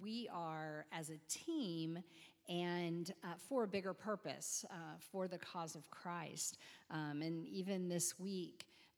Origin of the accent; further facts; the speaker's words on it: West Coast, United States; I was raised on the West Coast. He was raised on the East Coast.